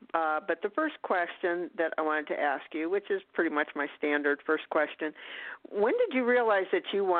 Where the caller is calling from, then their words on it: Ohio, United States; I'm calling from Ohio.